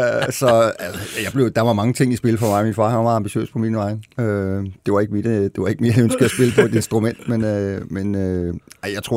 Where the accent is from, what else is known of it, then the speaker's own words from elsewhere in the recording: Albertslund, Capital Region of Denmark, Denmark; Jeg kommer jo fra Albertslund og spillede så i Frem